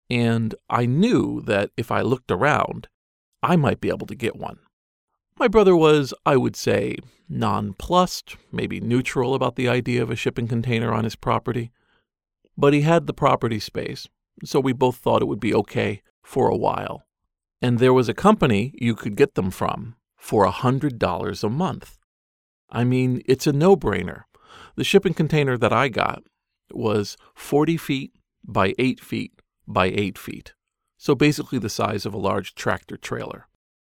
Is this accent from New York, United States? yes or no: yes; Hopewell Junction, New York, United States; born there; also born or lived in Boston, Massachusetts; In 2009, I moved from Boston, Massachusetts, to come back to New York, to actually the town I was born in, Hopewell Junction, New York.